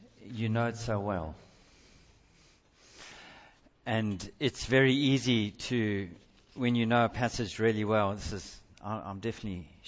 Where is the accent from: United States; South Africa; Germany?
South Africa; And one of the problems in growing up in South Africa is sometimes when you look at a lion and it looks like a big pussycat